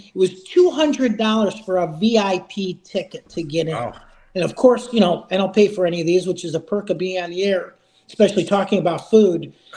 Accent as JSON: {"language": "English", "town": "Cleveland", "region": "Ohio", "country": "United States", "tie": "born or raised there", "said": "You know, again, the 63 years I've been on this earth, born and raised in Cleveland."}